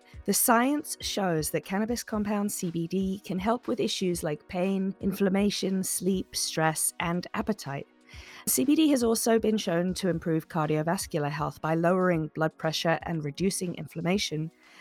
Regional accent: England, United Kingdom; So I first want to clear up that I am English and I will probably call soccer football at some point.

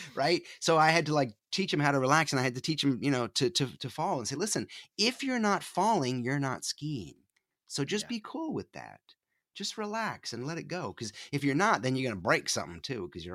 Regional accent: New York, United States; moved away as an adult; I grew up in upstate New York, the northeast corner of New York State, hemmed in by Burlington, Vermont, and Montreal. So a tiny little town with no culture whatsoever. We moved there because it was a military base. I lived there until I was 19 years old

